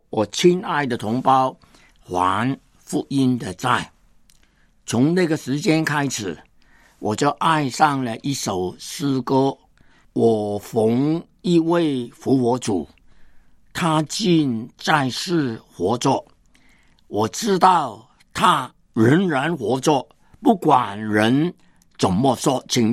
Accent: Hong Kong; born there; 我是1938年在香港出生，跟中国真的没有什么关系，但是因为信了耶稣，受了神的爱的感动，复活的主的感动，我承认我自己是中国人。

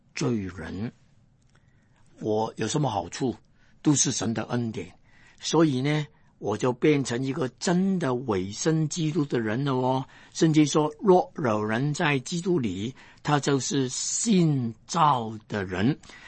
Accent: Hong Kong; 我就不觉得我再是单单是个香港人，我是个中国人。

